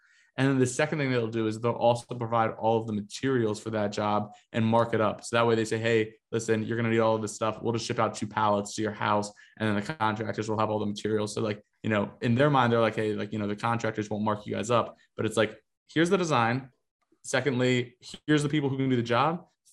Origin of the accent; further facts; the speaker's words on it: Northeast, United States; I know at least growing up in the Northeast, there are so many unfinished basements